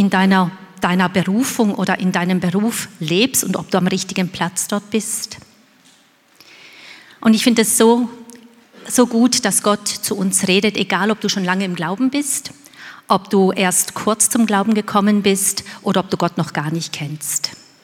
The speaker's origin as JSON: {"language": "German", "country": "South Africa", "said": "Ich komme ja aus Südafrika."}